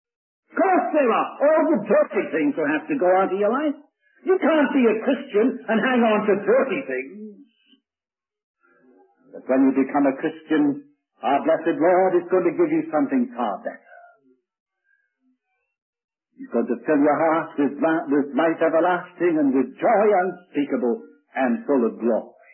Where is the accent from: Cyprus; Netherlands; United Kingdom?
United Kingdom; You know, I was brought up in the British Isles.